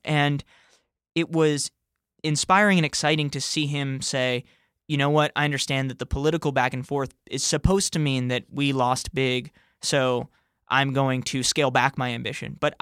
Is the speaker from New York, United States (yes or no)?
yes; New York City, New York, United States; I grew up in New York City. I was in 10th grade when 9/11 happened.